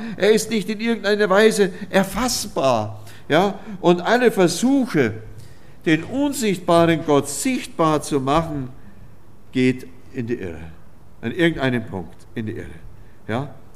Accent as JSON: {"language": "German", "town": "Oberammergau", "region": "Bavaria", "country": "Germany", "said": "Und wie gesagt, ich komme ja aus Oberammergau."}